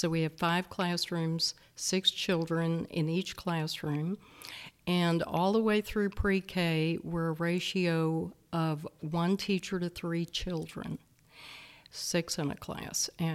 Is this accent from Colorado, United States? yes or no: no; New Orleans, Louisiana, United States; now in Waco, United States; But I'm from New Orleans. He was from a small town in South Texas. And we married up, and Waco was the perfect size home for us.